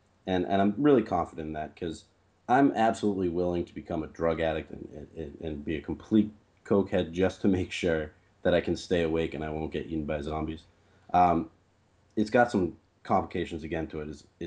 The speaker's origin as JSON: {"language": "English", "town": "Boston", "region": "Massachusetts", "country": "United States", "tie": "born or raised there", "said": "Yeah, I was born right outside Boston. I moved to New York for a semester and came back to live right outside the city for the rest of my 24 years."}